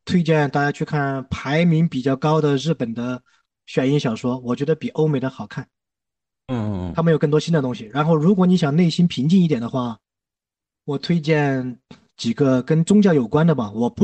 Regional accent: southern China, China; 我是南方人，我的口音跟你们完全不一样。而且我很喜欢山东口音，我也很喜欢山东人，因为我在山东待的时间也有一段。

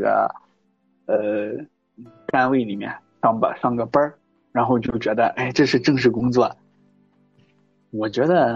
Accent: Shaanxi, China; 比如说我是陕西的嘛，我只要出了陕西，我去上班。

